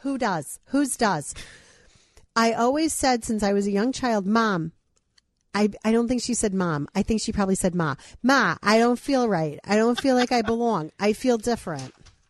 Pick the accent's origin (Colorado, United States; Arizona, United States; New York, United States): New York, United States; accent: Long Island; I might have to do this in my Long Island accent.